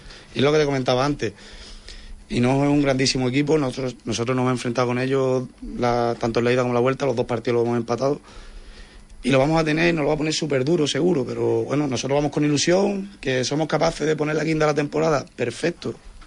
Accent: Huelva, Andalusia, Spain; now in Cartaya, Spain; Yo sí, de Huelva. Yo soy de Huelva de toda la vida

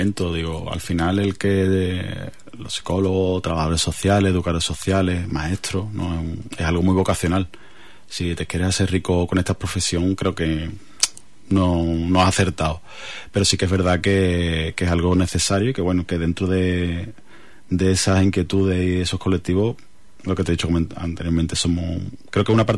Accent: Cádiz, Andalusia, Spain; yo soy de Cádiz, y bueno, a lo mejor ciertas carreras sociales no existían en la facultad

